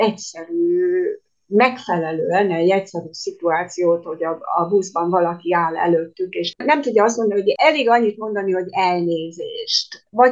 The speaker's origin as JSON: {"language": "Hungarian", "region": "Prekmurje", "country": "Slovenia", "said": "hiszen Muravidékről való vagyok, Lendvát is jól ismerem."}